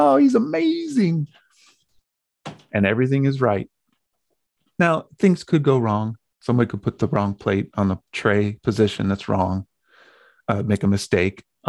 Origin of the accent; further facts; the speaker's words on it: Japan; Even I grew up in Japan, so maybe it was kind of normal to have quote unquote weird, you know, compared to the typical American palate.